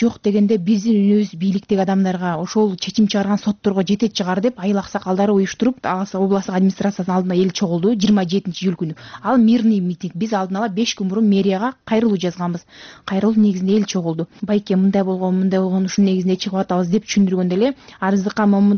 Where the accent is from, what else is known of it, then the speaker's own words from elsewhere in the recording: Talas, Talas Region, Kyrgyzstan; Таластан келдим.